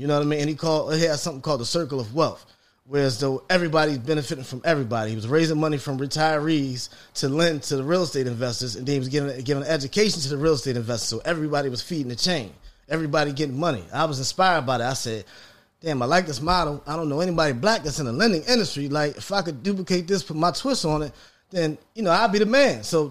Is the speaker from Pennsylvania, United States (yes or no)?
yes; Philadelphia, Pennsylvania, United States; I'm from North Philadelphia, right here. I grew up the street. My grandfather used to sell fruits and vegetables on this block.